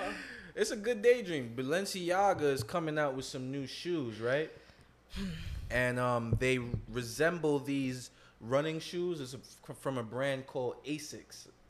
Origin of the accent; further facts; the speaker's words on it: East New York, New York, United States; I know I'm from East New York, but damn.